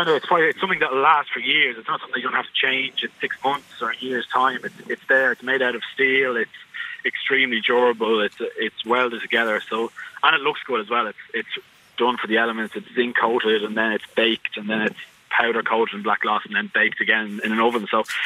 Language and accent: English; Drogheda, Leinster, Ireland; So I'm actually from Drogheda